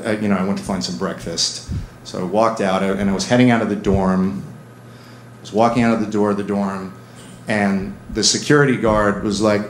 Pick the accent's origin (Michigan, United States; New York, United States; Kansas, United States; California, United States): New York, United States; sense of ennui growing up in Westchester County and, you know, and you know, and then getting sent away to a boarding school in Connecticut